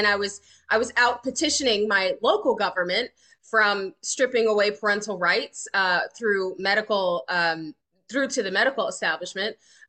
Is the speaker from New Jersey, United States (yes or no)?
yes; East Orange, New Jersey, United States; also born or lived in Lawton, Oklahoma / Texas; we moved from Lawton, Oklahoma, which is a small country town in Oklahoma, then when I was growing up, I was born in Texas. But from then on, we moved to East Orange, New Jersey.